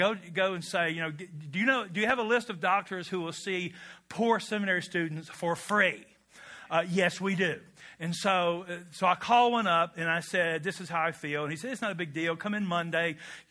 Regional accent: Kentucky, United States; I want to go back to Kentucky. I'm a boy from Barron County.

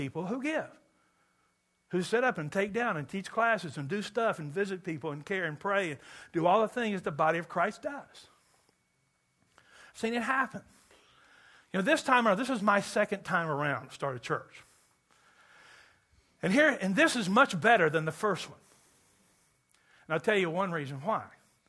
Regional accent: Kentucky, United States; I'm from Kentucky where it is indeed a spiritual gift.

